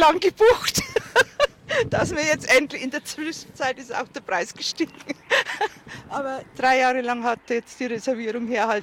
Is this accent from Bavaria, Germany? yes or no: yes; Bavaria, Germany; Also ich bin aus der Oberpfalz, da geht das alles schneller.